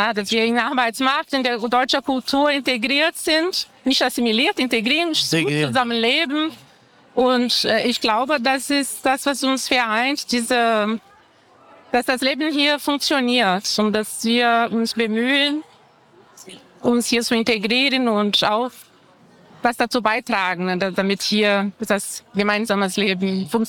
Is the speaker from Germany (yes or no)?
no; Brazil; Bei uns in Brasilien, wenn ich vergleichen würde, wir haben da andere Faktoren, andere Krisen, Finanzkrise